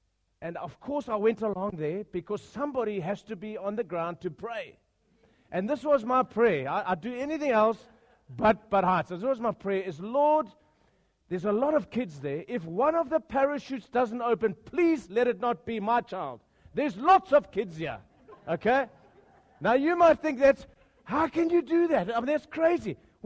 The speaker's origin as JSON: {"language": "English", "region": "KwaZulu-Natal", "country": "South Africa", "tie": "born or raised there", "moved": "yes", "lives_now": "Fourways, South Africa", "said": "We've had four children of our own. We grew up in Natal. We came to Four Ways about 16 years ago to plant the church."}